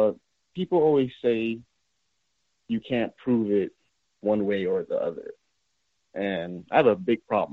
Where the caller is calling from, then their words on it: Lake Worth, Florida, United States; from Lake Worth.